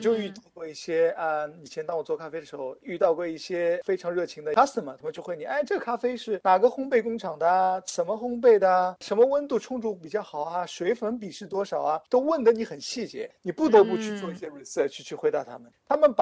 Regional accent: Australia; 但是呢，作为我们澳洲人来说，通常很难去接受那么浓郁的苦甜的那种味道

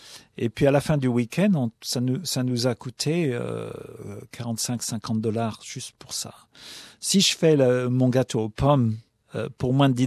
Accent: France; Quand on est français, ça fait partie de notre savoir-faire, de notre savoir-vivre.

